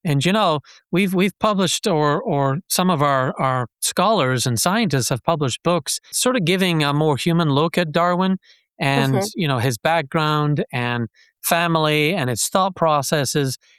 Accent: Edinburgh, Scotland, United Kingdom; And this is when he was studying in Edinburgh, in my hometown, for a while.

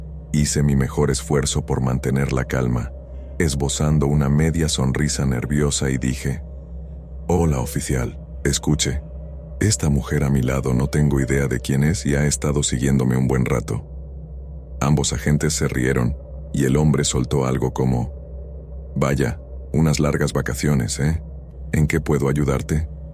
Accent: United Kingdom; Soy británica y en ese momento tenía apenas 19 años

